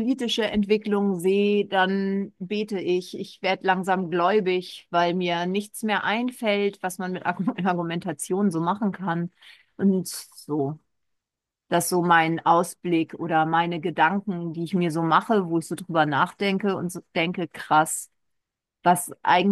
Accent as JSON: {"language": "German", "region": "Northern Germany", "country": "Germany", "said": "ich habe ja noch ostdeutsche Wurzeln. Auch wenn ich ein durch und durch Wessi, norddeutscher Wessi bin"}